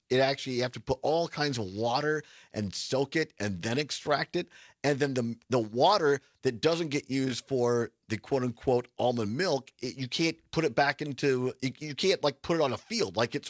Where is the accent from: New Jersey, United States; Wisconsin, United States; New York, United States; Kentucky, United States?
Wisconsin, United States; And I was just lonesome from Wisconsin.